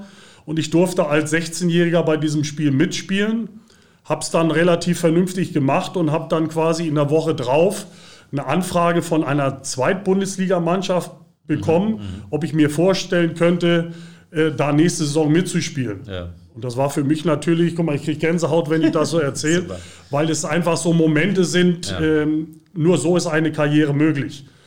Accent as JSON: {"language": "German", "region": "Hamburg", "country": "Germany", "tie": "born or raised there", "said": "War damals in Hamburg, in Bergedorf, da wo ich aufgewachsen bin."}